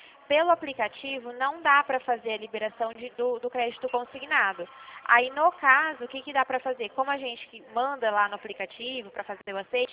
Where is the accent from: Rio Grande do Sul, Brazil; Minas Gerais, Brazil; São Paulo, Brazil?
São Paulo, Brazil; Dracena; Eu sou aqui de Dracena, interior de São Paulo.